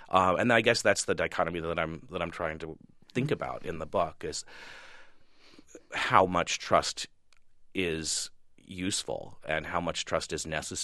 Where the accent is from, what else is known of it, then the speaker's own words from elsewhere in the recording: Nebraska, United States; particularly growing up in Nebraska, there isn't a lot of history that goes back beyond the settlers.